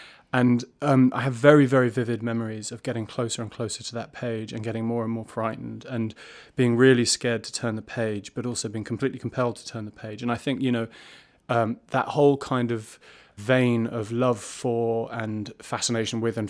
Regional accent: London, United Kingdom; also born or lived in Norwich; Well, I mean, I grew up in London. I was born in Norwich, but I grew up in London

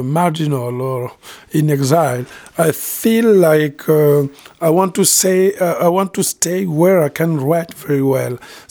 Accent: France; also born or lived in Africa; now in Los Angeles, United States; It's good because I was born in Africa, I grew up in France, and I'm living in Los Angeles where I'm teaching French.

